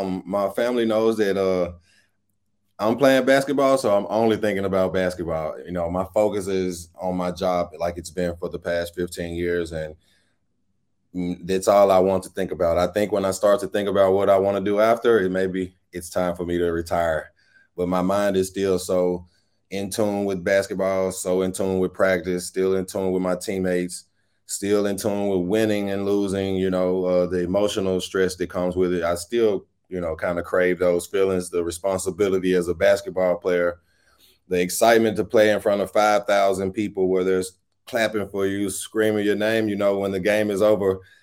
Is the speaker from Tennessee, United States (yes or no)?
yes; Memphis, Tennessee, United States; definitely growing up in Memphis, Tennessee, you know, a lot of friends who played basketball